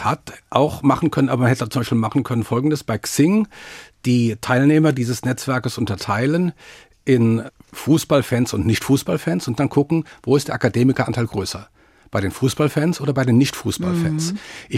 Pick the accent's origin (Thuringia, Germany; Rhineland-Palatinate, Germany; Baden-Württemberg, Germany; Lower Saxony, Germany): Rhineland-Palatinate, Germany; Mainz; Allerdings bin ich in Mainz aufgewachsen